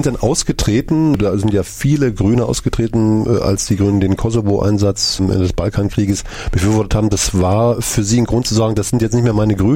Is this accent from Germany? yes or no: yes; East Germany, Germany; Ich dachte, das gab es nur bei uns in der DDR.